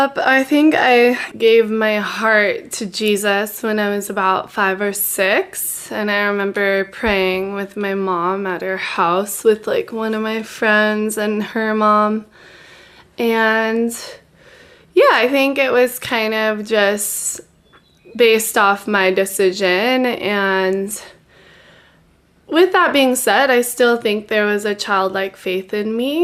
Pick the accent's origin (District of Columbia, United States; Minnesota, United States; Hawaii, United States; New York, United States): Hawaii, United States; Yeah, so I grew up here in Hawaii. My parents are awesome.